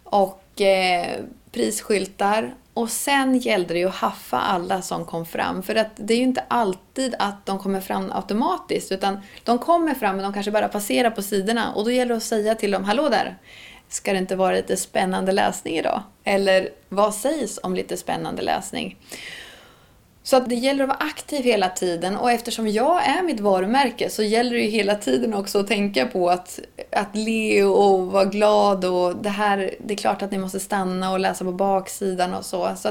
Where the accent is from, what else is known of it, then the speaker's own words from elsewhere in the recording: Östergötland, Sweden; accent: Östergötland dialect; Så att vi kanske har mixat vår egen dialekt. Men när jag pratar med min mamma och pappa i telefon, då kommer östgötskan in ganska rejält.